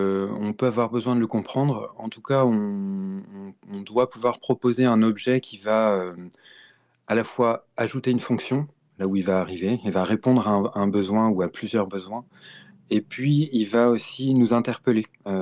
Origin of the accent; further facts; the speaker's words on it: Quimper, Brittany, France; partir un petit peu de Quimper, qui est ma ville natale.